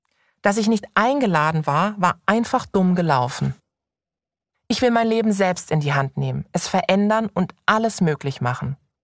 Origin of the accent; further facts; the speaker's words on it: Karlsruhe, Baden-Württemberg, Germany; geboren in Karlsruhe, aufgewachsen in Downtown Karlsruhe